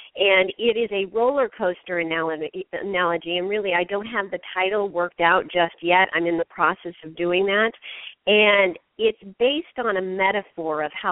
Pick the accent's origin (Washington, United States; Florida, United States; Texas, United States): Washington, United States; I grew up, believe it or not, in Washington State. I grew up in the Great Northwest with the beautiful trees and the wonderful lakes. And I grew up in a very small town